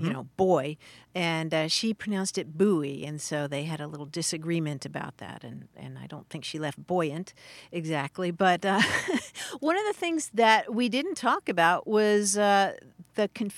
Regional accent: Kentucky, United States; I grew up in Kentucky, and I go back and forth between those two pronunciations.

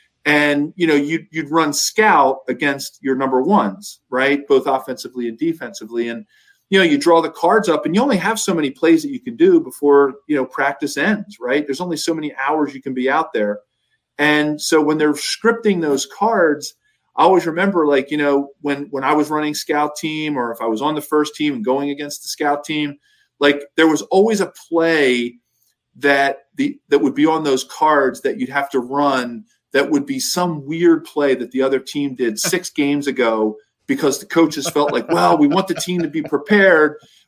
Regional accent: Philadelphia, Pennsylvania, United States; growing up in Philadelphia, you know, and going to Penn, I've always had a little bit of an affinity for the Bengals because of that.

